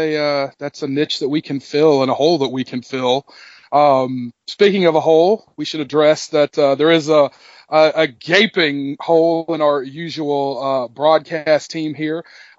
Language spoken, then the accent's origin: English; the Carolinas, United States; I'm born and raised in the Carolinas